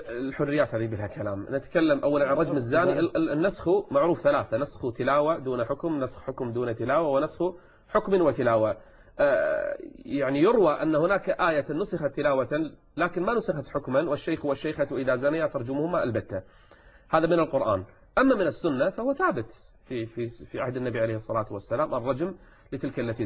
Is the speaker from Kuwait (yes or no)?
yes; Kuwait; ثارت ثائرة الليبراليين عندنا في الكويت